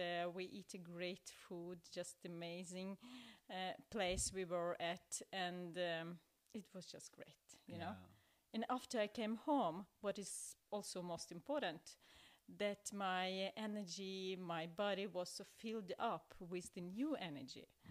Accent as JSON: {"language": "English", "country": "Ukraine", "second_language": "English", "moved": "yes", "lives_now": "Norway", "said": "I'm originally from Ukraine, and I have been living in Norway for more than 15, 16 years."}